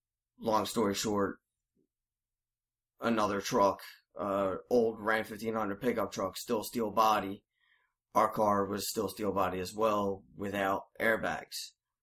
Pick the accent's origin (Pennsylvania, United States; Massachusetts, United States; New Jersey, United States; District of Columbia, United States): New Jersey, United States; Pine Hill; also born or lived in East Greenwich; I grew up in Pine Hill over in the Pine Barrens, and then moved over to East Greenwich.